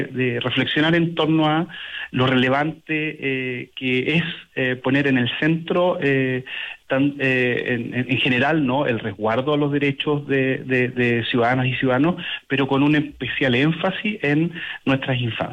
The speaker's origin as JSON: {"language": "Spanish", "country": "Chile", "said": "orgullosos como chilenos de ser de los espacios de divulgación científica más importantes del mundo"}